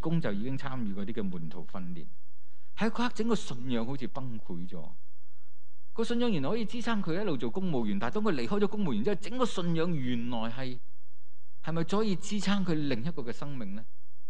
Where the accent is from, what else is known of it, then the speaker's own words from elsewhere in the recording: Hong Kong; 甚或可能很多人我们香港人都要面对就是退休、失去工作、这些都是我们很陌生的环境。